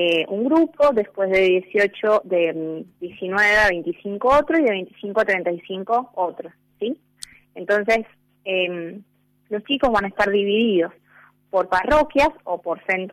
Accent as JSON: {"language": "Spanish", "region": "Cuyo", "country": "Argentina", "said": "yo que soy de Cuyo, dentro incluso de Cuyo vivimos la fe a veces de un poco diferente, tanto en San Luis como en Mendoza y San Juan"}